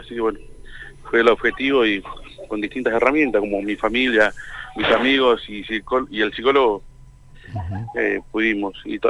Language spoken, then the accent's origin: Spanish; Viedma, Río Negro, Argentina; yo era de Viedma, yo soy de Viedma en realidad.